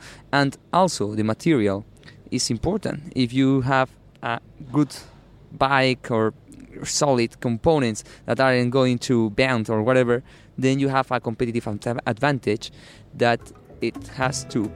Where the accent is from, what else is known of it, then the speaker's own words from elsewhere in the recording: Almería, Andalusia, Spain; I come from Almeria, where this incident happened. So probably I have been riding sitting in that bus before.